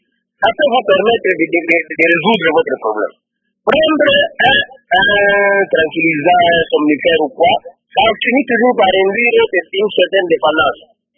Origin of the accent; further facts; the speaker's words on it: DR Congo; l'usage est prohibé chez nous, à la République démocratique du Congo